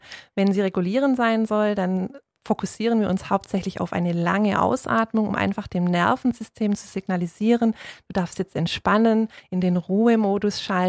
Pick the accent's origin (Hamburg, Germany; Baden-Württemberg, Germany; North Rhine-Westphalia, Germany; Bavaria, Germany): Baden-Württemberg, Germany; Balingen; born there; now in Dietingen, Germany; Ja, ich bin geboren in Balingen, habe aber mittlerweile seit 23 Jahren hier in Rottweil, genauer gesagt in Dietingen, meine Heimat gefunden.